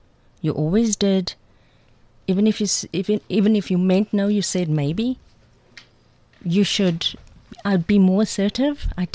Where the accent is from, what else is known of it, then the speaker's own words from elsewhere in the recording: South Africa; I'm a woman, I'm black, I'm intelligent. Why can't I? I'm South African, born and bred.